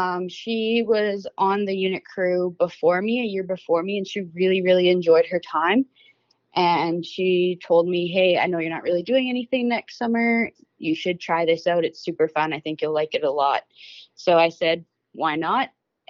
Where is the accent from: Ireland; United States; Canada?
Canada; 100 Mile House, British Columbia; I worked in my hometown 100 Mile House on the local unit crew for 3 years.